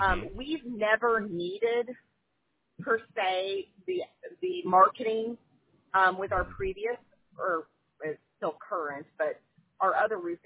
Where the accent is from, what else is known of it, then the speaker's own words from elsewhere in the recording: Oklahoma, United States; now in Branson, United States; So essentially, so we are from Oklahoma, and we have a business in Oklahoma.